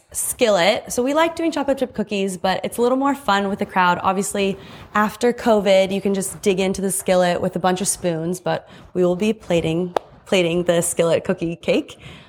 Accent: New Zealand; also born or lived in Sweden / United States; Well, New Zealand, Sweden, and the US.

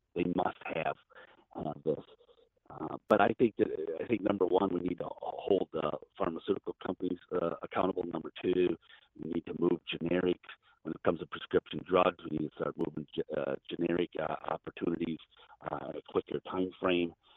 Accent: Wisconsin, United States; I was raised in Western and Central Wisconsin. I was raised on a family dairy farm in Northern La Crosse County.

